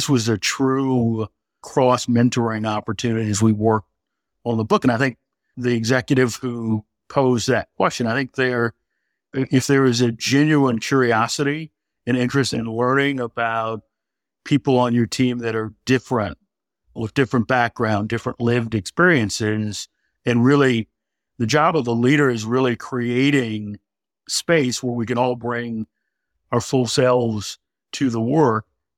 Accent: St. Louis, Missouri, United States; in my hometown of St. Louis, Missouri

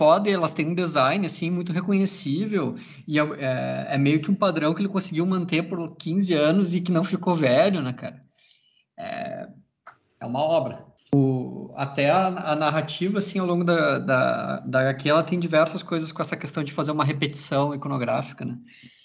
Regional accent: Rio Grande do Sul, Brazil; provavelmente sendo gaúcho eu moraria lá com o pessoal da carne de gado e tal

